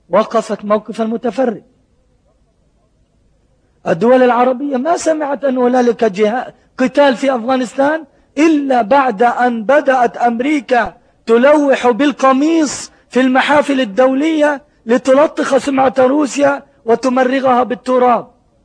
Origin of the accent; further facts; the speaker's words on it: Palestine; أنا فلسطيني قادم من معارك مهزوم فيها،